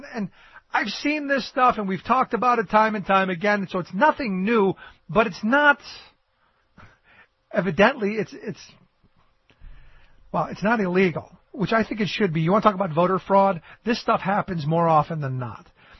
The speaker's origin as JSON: {"language": "English", "town": "Cleveland", "region": "Ohio", "country": "United States", "tie": "born or raised there", "said": "Somebody sent me a picture of where I grew up in Cleveland, and the line was as far as you could see on the picture."}